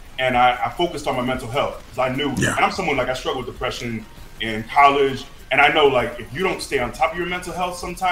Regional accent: Florida, United States; you know, I'm from Florida, you're around a lot of black people, you go to Iowa

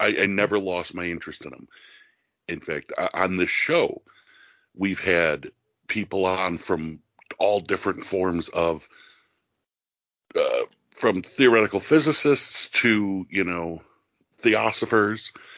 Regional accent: New York, United States; I'm a New Yorker, born and raised Western New York, not New York City.

